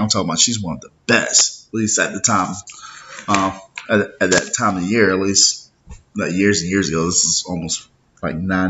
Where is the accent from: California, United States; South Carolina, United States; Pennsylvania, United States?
South Carolina, United States; I'm from South Carolina, so I had a lot of friends that go to college in Charleston